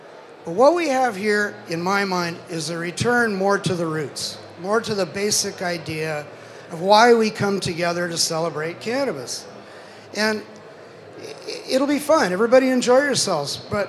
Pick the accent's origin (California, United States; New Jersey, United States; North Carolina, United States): California, United States; I'm a Californian, the land of chaos.